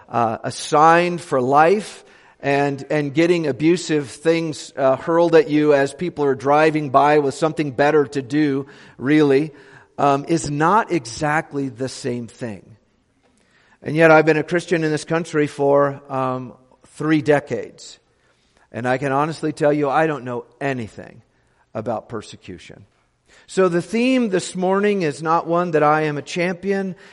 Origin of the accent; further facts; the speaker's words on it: United States; this morning's theme is one that is, I think, largely unfamiliar to us as American evangelicals